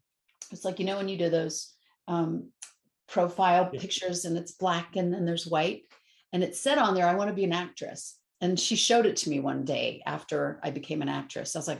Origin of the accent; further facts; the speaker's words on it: Maryland, United States; I grew up in Maryland, and unlike most of the kids like now, or you start acting in high school, I never did that.